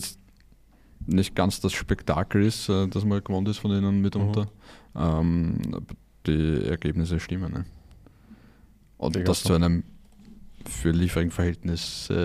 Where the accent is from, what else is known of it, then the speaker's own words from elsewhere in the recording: Stripfing, Lower Austria, Austria; born there; Ich bin gebürtiger Striffinger.